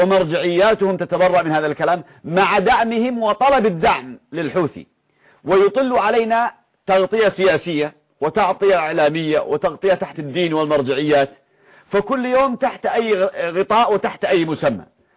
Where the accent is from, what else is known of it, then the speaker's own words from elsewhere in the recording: Yemen; إنك لو سألت العجوز عندنا في اليمن أو الطفل الصغير